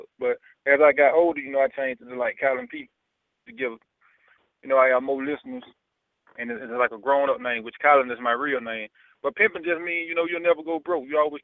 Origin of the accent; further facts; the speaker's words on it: Georgia, United States; I'm actually from Georgia, from South Georgia.